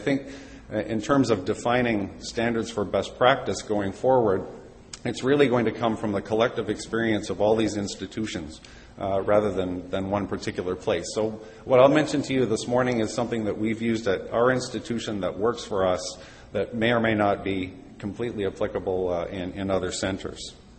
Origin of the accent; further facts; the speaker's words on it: Toronto, Ontario, Canada; born there; I was born in Toronto, but if it's of any redeeming value, my father grew up in Montreal West on Brock Avenue